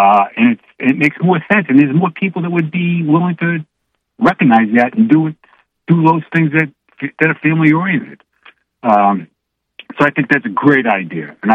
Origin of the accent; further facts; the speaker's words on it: Boston, Massachusetts, United States; moved away as an adult; now in North Carolina, United States; North of the Mason-Dixon line, brother. I'm a Yankee from Boston. I transplanted down here when I joined the Marine Corps.